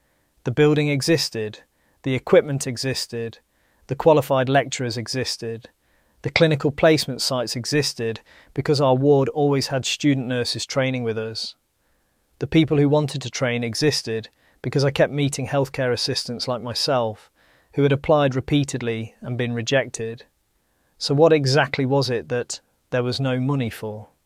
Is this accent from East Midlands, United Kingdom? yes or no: yes; Lincoln, East Midlands, United Kingdom; I grew up in Lincoln as the son of a mechanic and a teaching assistant.